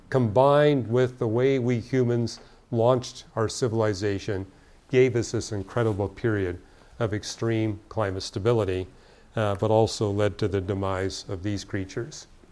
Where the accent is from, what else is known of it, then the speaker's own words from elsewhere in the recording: Canada; And as a Canadian, I would really be grieved that that would happen